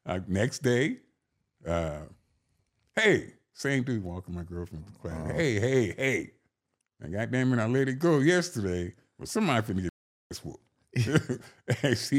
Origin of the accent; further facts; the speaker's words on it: Compton, California, United States; also born or lived in Arkansas; Yes, raised in Compton, born in Arkansas.